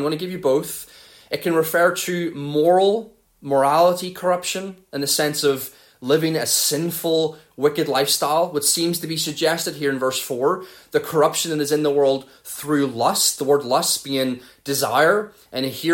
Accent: North East England, United Kingdom; accent: Mackem; my accent will turn into a Macam one and her one will turn into a Belfast one.

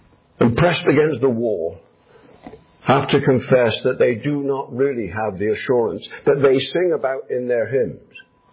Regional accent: England, United Kingdom; I am an Englishman. Some of you are English too. That means I have Puritan genes within me.

